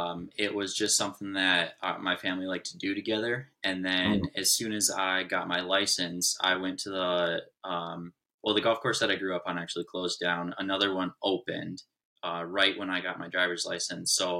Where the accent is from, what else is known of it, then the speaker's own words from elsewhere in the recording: Minnesota, United States; I grew up in Minnesota, but in a small town in southern Minnesota. So after college, moved up to the cities.